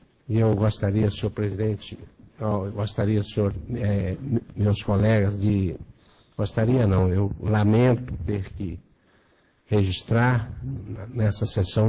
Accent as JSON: {"language": "Portuguese", "town": "Alegre", "region": "Espírito Santo", "country": "Brazil", "tie": "born or raised there", "said": "juiz de direito da comarca de Alegre, minha cidade natal"}